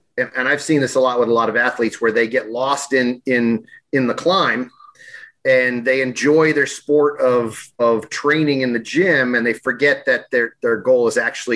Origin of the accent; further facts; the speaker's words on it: Springfield, Massachusetts, United States; My whole family, because we're from Springfield, Mass.